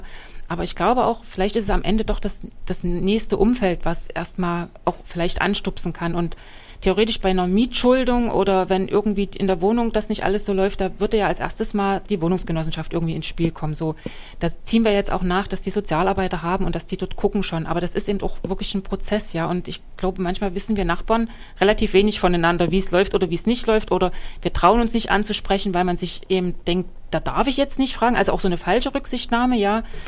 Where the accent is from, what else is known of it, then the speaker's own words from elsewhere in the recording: Magdeburg, Saxony-Anhalt, Germany; also ich komme jetzt aus Magdeburg, deshalb kann ich es nur für Magdeburg sagen